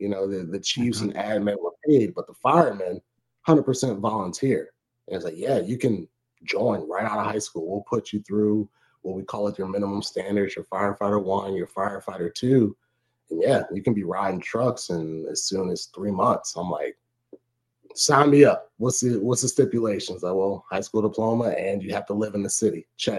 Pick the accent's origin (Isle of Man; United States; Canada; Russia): United States; Cleveland, Ohio; now in South Florida, United States; You know, I wasn't originally from South Florida. Like I said, I was from Cleveland.